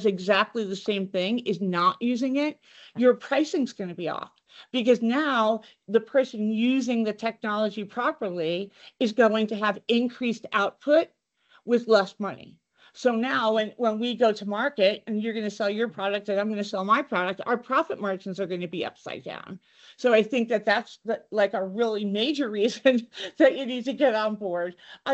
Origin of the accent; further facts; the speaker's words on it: New Jersey, United States; You know, for me, jokingly, because I'm from New Jersey, it's a lot of people make fun of me about